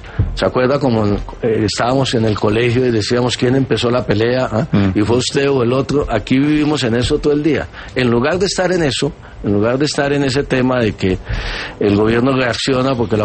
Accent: Colombia

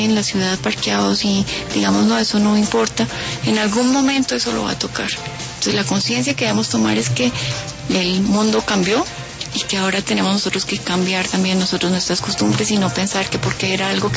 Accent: Popayán, Cauca, Colombia; Imagínate, yo soy de Popayán. El mar está un poquito lejos allá.

